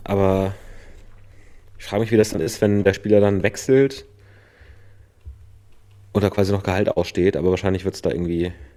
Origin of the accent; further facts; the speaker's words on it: Northern Germany, Germany; wir kommen ja beide da aus dem Norden von der Küste. Wir kennen schon Wind.